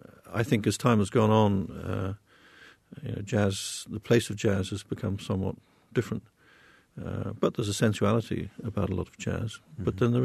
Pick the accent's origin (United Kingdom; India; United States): United Kingdom; England; As an Englishman